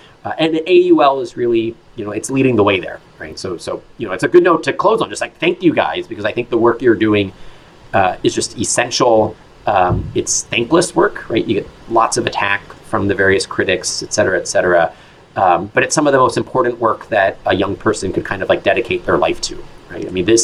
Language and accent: English; Baltimore, Maryland, United States; And I'm really grateful for that, because I grew up in Baltimore City, and, like, livestock, even, like, domestic pets were just entirely foreign to my childhood.